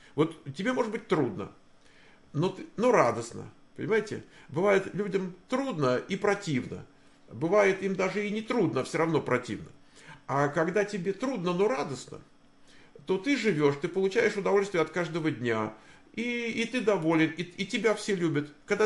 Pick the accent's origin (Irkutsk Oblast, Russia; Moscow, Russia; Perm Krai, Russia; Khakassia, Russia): Moscow, Russia; Вот я родился и вырос в Москве.